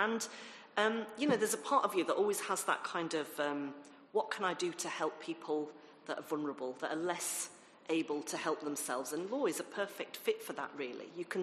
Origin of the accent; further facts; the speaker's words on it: Bradford, Yorkshire and the Humber, United Kingdom; I'm originally from Bradford, and I went to a state school.